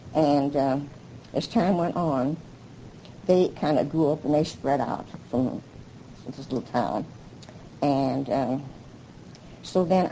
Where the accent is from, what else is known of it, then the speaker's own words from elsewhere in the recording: Canova, South Dakota, United States; also born or lived in Minnesota; And I was born in Minnesota, but shortly after I was born, we moved to South Dakota.